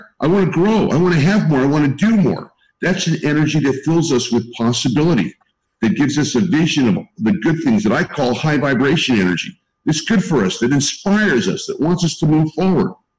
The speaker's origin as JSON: {"language": "English", "town": "San Francisco", "region": "California", "country": "United States", "said": "I'm from San Francisco, and I don't know if you've ever driven across the Golden Gate Bridge, but I did many times."}